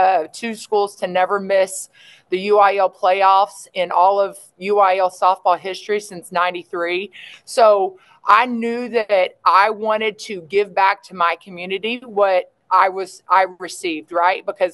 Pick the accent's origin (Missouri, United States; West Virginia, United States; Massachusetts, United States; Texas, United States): Texas, United States; Elgin; Yeah, so I was born and raised in Elgin, Texas, and I was a multi-sport athlete.